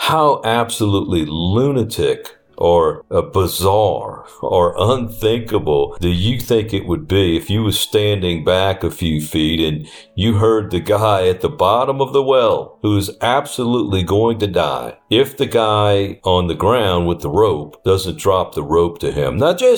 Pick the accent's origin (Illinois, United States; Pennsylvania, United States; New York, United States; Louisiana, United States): Louisiana, United States; New Orleans; I grew up in New Orleans. There's very little gospel there was back then in New Orleans.